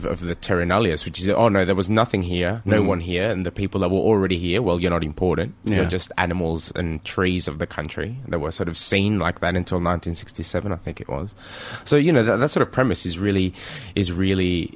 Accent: Melbourne, Victoria, Australia; In Australia, I grew up in Melbourne. It's always...

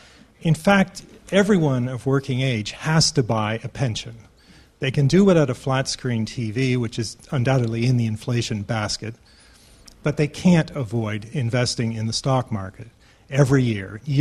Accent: Canada; As a Canadian

